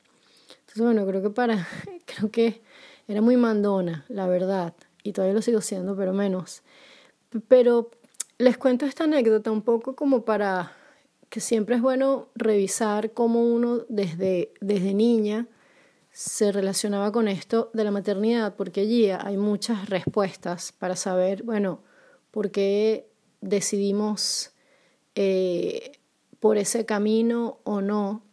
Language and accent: Spanish; Caracas, Capital District, Venezuela; now in Poland; Estoy en Polonia, soy venezolana, caraqueña, y hago este podcast